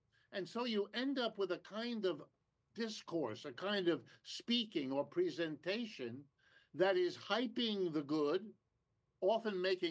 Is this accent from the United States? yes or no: yes; Ohio, United States; born there; I was born in Ohio. I come from that part of the country.